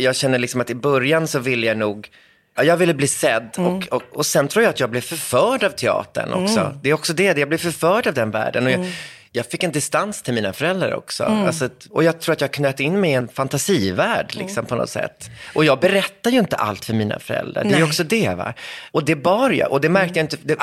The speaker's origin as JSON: {"language": "Swedish", "town": "Täby", "region": "Stockholm County", "country": "Sweden", "tie": "born or raised there", "said": "min värld i Täby då, där jag växte upp."}